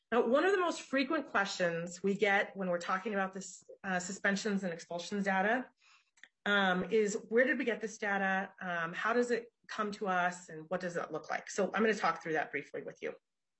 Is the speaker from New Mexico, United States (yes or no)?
yes; Albuquerque, New Mexico, United States; Well, I grew up in Albuquerque, New Mexico. I am Chicana or Latina. I was raised very working class, Catholic poor.